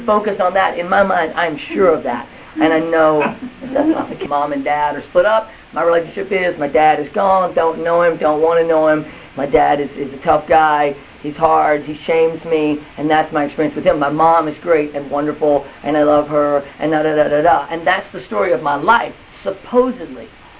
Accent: Arkansas, United States; The story starts out, I grew up in Arkansas. My dad was a pro bull rider. My mom rode barrels, and I grew up on a farm.

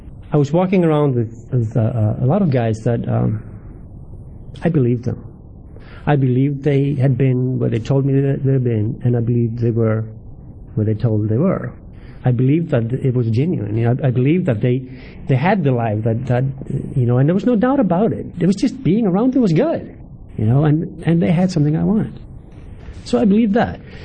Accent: Iceland; So I was raised in Lutheran religion. State and church is not separated in Iceland.

